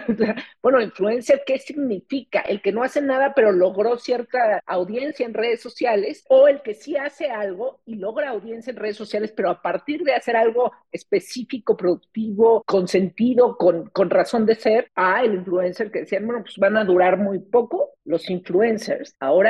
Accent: Mexico; Nuestra percepción como mexicanos

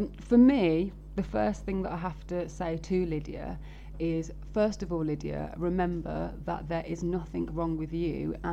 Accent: Birmingham, West Midlands, United Kingdom; Sorry, I'm from Birmingham.

